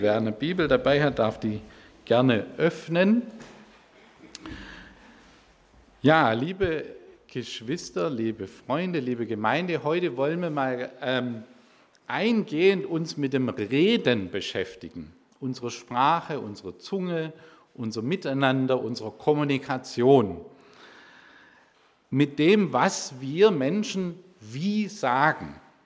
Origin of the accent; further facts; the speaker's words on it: Baden-Württemberg, Germany; also born or lived in Cambodia; Wir kommen aus der Nähe von Reutlingen, bei Stuttgart da hinten.